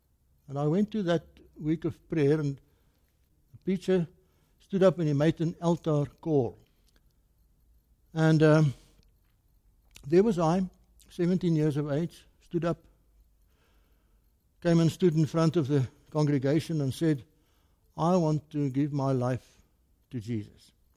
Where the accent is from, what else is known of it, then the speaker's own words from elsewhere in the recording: Gauteng, South Africa; They tell me that I was born in Benoni, a small town in South Africa. And then we shifted to a very small mining village, Blyfor-Uitsig. And that's where I grew up.